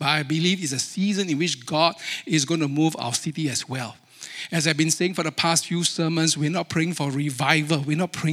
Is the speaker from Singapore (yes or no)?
yes; Singapore; accent: Singlish; I speak American with a Singlish accent. Now I'm back here, I'm speaking Aussie with a Singlish accent. But in Singapore, I speak Singlish with an Aussie accent.